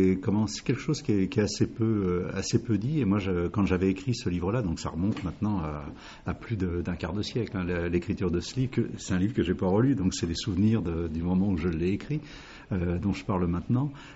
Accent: Saint-Denis, Île-de-France, France; born there; dans ma ville natale, Saint-Denis, là où il y a le Stade de France.

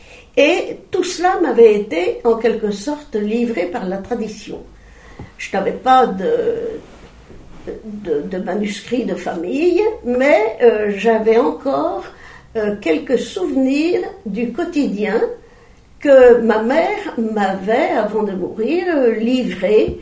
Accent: Mercurey, Bourgogne-Franche-Comté, France; born there; je suis née à Mercurel, oui. C'est-à-dire le cru le plus sensationnel de toute la côte chalonnaise.

